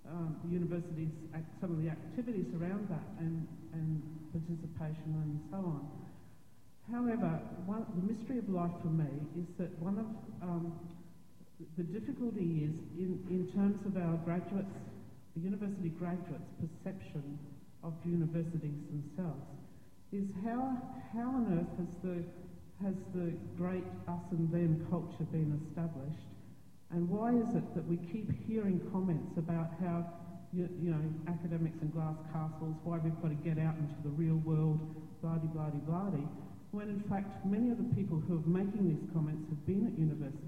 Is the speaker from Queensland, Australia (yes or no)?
yes; Brisbane, Queensland, Australia; I'm from Brisbane, Australia.